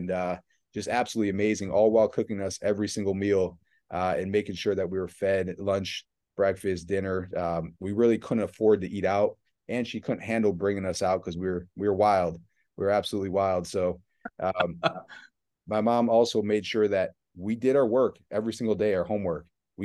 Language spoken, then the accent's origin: English; Buffalo, New York, United States; Growing up in Buffalo, New York, a Bills fan would not buy a Gronk shaker just because they're a Bills fan.